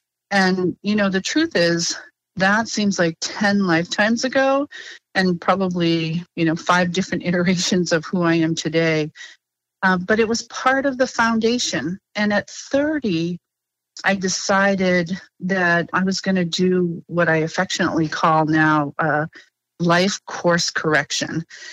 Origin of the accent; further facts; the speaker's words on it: Maine, United States; moved away as an adult; So I grew up in a little coastal town in Maine, where I was just one of a handful of kids who, upon graduating high school, decided to leave the state and go to college.